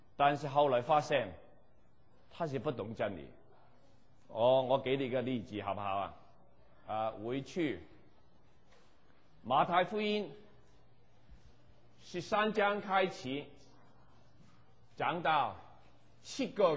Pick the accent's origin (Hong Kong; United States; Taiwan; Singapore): Hong Kong; accent: Cantonese-accented Mandarin; Chinese is a second language; 我知道我从香港来，我从香港听那个印度人讲粤语，我很费力气